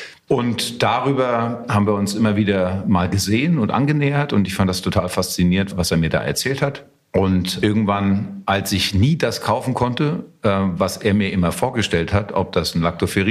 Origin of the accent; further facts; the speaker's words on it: Frankfurt, Hesse, Germany; Ich komme aus Frankfurt. Familie kommt aus Griechenland